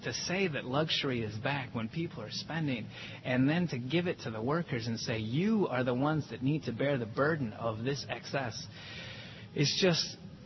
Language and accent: English; Wisconsin, United States; born there; I love Wisconsin. I was born in Wisconsin. I've been here not all my life, but it's the place that I will always want to come back to.